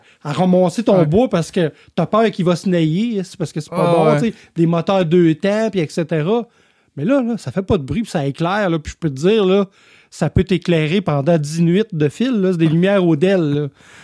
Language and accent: French; Val-d'Or, Quebec, Canada; Fait que oui, moi je viens de Val d'Or, hein. Tu sais, moi je viens de l'Abitibi. Okay, en Abitibi, pas de motoneige, l'hiver, là. C'est long en tabarouette.